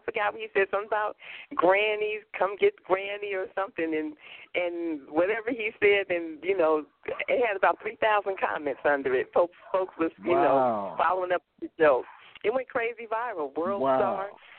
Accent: Chicago, Illinois, United States; y'all must not know I'm from Chicago.

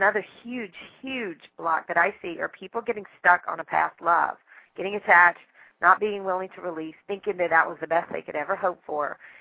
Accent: Southern United States, United States; I am Southern, too, though I've lost a lot of my accent.

